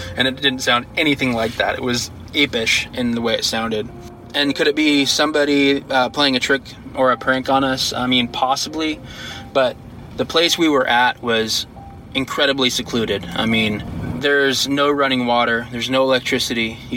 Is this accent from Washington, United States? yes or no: yes; Washington, United States; Hey Derek … from Washington State.